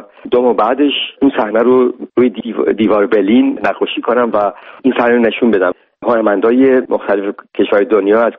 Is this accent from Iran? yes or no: yes; Iran; به عنوان یه ایرانی